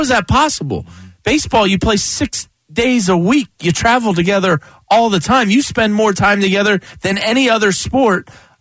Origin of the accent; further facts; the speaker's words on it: Philadelphia, Pennsylvania, United States; I'm just a Philadelphian that can't say names.